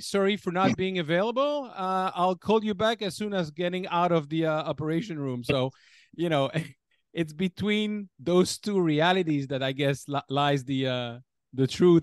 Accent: Belgium; I'm originally from Belgium

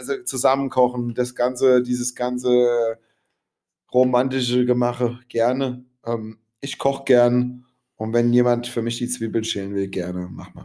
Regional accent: Frankfurt, Hesse, Germany; dann ja, fahre ich als Frankfurter Wahnsinn.

